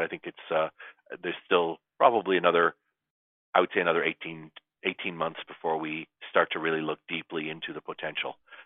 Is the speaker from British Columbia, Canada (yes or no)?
no; Toronto, Ontario, Canada; now in Edison, United States; I'm originally from Canada. So I'm originally from Toronto. I'm now based in Edison, New Jersey